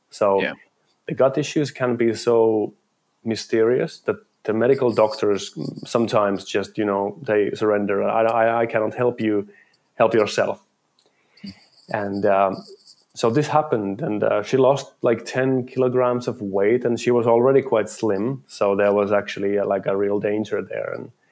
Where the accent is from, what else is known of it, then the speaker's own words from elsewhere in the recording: Finland; I actually then started importing into my home country, Finland